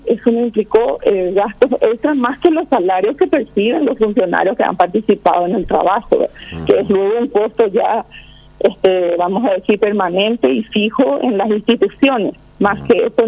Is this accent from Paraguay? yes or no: yes; Paraguay; todos los paraguayos, porque somos paraguayos